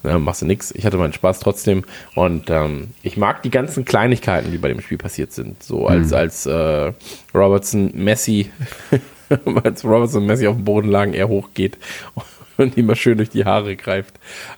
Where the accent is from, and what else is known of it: Duisburg, North Rhine-Westphalia, Germany; born or raised there